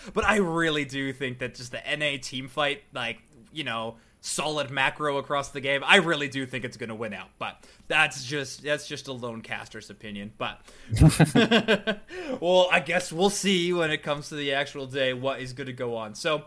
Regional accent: Canada; now in Chicago, United States; I'm Canadian as well. I don't live there currently, but my citizenship is there. Now I'm Chicago.

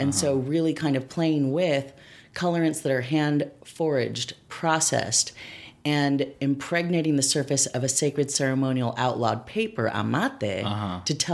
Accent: San Diego, California, United States; also born or lived in National City / Tijuana, Mexico; now in Los Angeles, United States; So I was born in National City, grew up on both sides of the border in Tijuana mm-hmm. and San Diego, moved 13 times before I ended in Los Angeles in 1987.

